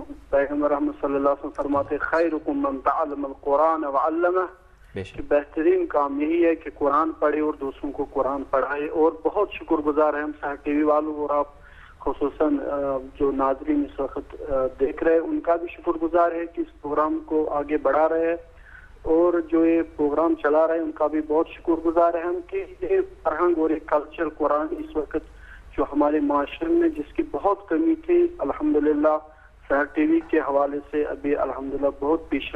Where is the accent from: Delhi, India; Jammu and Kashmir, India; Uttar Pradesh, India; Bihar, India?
Jammu and Kashmir, India; Srinagar; میں جو ہے کشمیر سری نگر شالیمار سے ہوں.